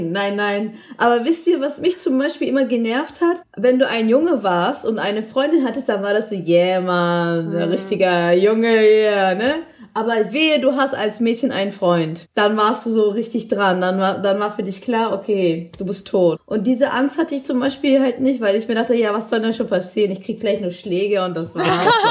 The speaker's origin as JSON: {"language": "German", "country": "Germany", "said": "ich bin eine Deutsche. Und ich lebe in Deutschland."}